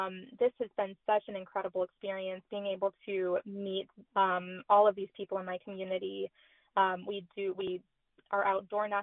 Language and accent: English; Warren, Michigan, United States; And so now I'm out here in Armada and Shelby Township, Sterling Heights, St. Clair Shores, and my hometown in Warren.